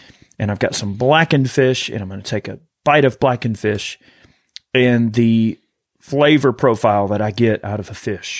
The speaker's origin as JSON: {"language": "English", "region": "the South", "country": "United States", "said": "I'm from the South. Okay. I can make fun of Southern people. I am a Southern person."}